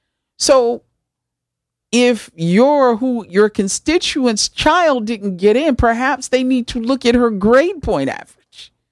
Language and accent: English; United States; Because when I go to other parts of the world, I'm an American.